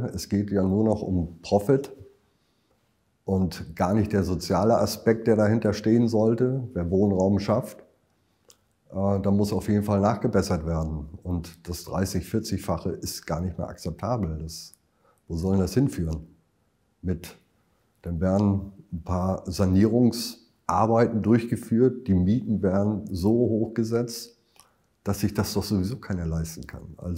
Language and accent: German; Lower Saxony, Germany; Zumindest in Niedersachsen, da wo ich herkomme, merkt man dieses Wandern.